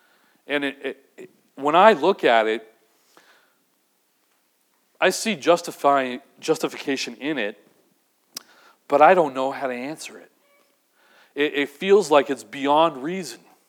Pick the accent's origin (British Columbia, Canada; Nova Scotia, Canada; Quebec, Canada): British Columbia, Canada; Vancouver; now in Winnipeg, Canada; when Liz and I moved to Vancouver, we're from Vancouver, we grew up there, and when we moved to Winnipeg